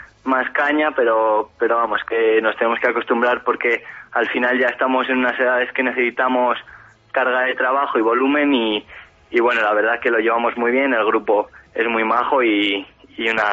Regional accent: Quintana, Castile and León, Spain; Sí, así es. Yo soy de Quintana

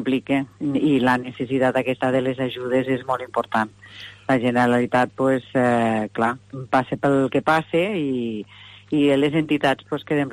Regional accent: Lleida, Catalonia, Spain; jo de Lleida, avui que vinc de Barcelona

